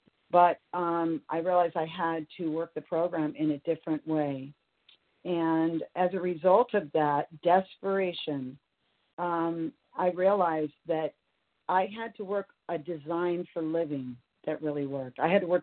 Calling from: California, United States; I'm calling from Northern California.

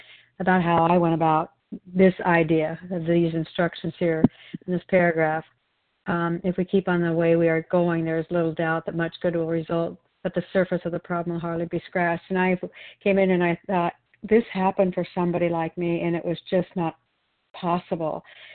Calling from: Wilsonville, Oregon, United States

